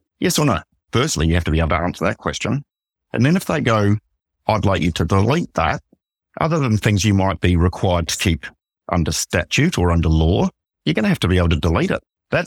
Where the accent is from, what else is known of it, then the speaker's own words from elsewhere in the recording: New Zealand; now in Australia; I actually am an Australian because I'm a New Zealander really, but I really am an Australian.